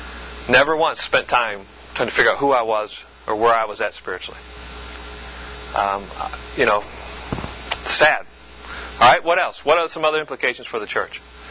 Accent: Wisconsin, United States; I grew up in Wisconsin. I lived in Green Bay, Wisconsin. I was 19, 20 years old.

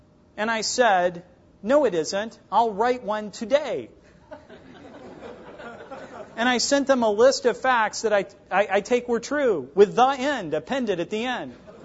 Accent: West Virginia, United States; The difference between growing up in West Virginia in the 70s and you is that we were given popsicle sticks and you were given manipulatives.

